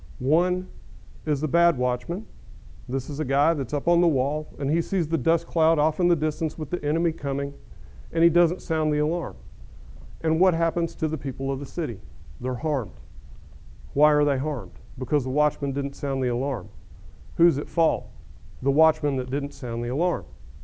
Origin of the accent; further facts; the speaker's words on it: Norman, Oklahoma, United States; So I was born here in Norman, was raised in a Christian family, attended Harding University